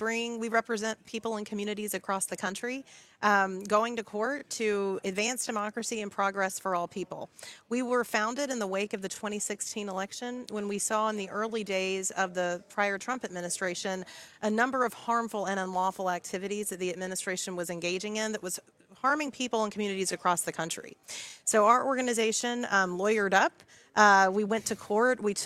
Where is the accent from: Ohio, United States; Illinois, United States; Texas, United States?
Texas, United States; we know about people in my home state of Texas and people across the country